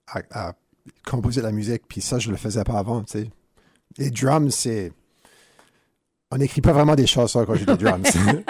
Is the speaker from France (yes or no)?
no; Moncton, New Brunswick, Canada; born there; Mais moi, je suis né à Moncton, au Nouveau-Brunswick.